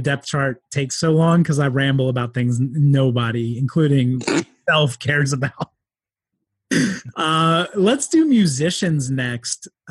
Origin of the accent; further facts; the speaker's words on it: Pennsylvania, United States; And I grew up near Philadelphia